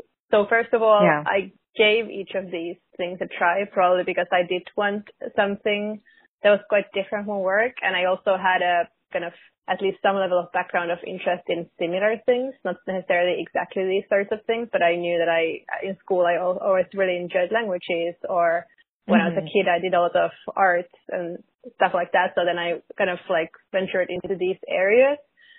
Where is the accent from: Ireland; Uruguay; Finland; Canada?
Finland; English is a second language; moved away as an adult; also born or lived in United Kingdom; now in New York, United States; I'm 29. I'm originally from Finland, but I moved to the UK after college and then to New York about 3 years ago.